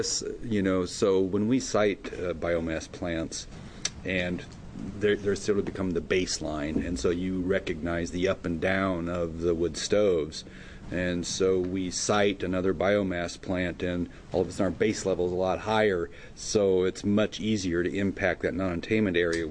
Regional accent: Eugene, Oregon, United States; I know I'm from the Eugene Springfield area where LRAPA has programs for alerts

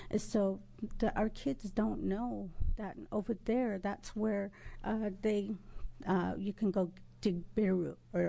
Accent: Warm Springs, Oregon, United States; I'm from the Confederated Tribes of Warm Springs.

